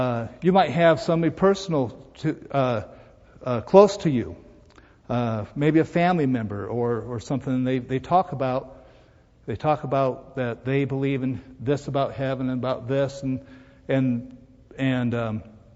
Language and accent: English; Iowa, United States; I'm from Iowa, and over by the Mississippi River, there's a big park that you can go